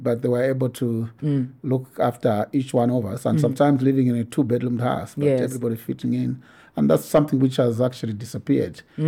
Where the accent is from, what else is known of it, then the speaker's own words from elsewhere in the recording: Lusaka, Lusaka Province, Zambia; I'm born and bred in Lusaka, in particular Matero, the area I'm so fondly attached to. I started my nursery school at the Matero Community Hall.